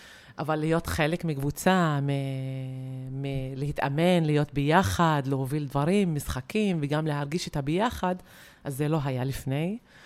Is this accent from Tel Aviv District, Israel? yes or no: no; Tur'an, Northern District, Israel; וגדלתי גם בטורען ועבדתי בטורען כל הזמן